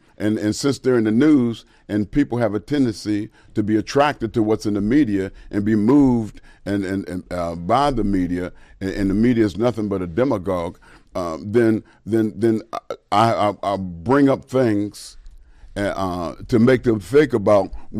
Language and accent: English; Pittsburgh, Pennsylvania, United States; I have a friend that I grew up with in the Pittsburgh, Pennsylvania area.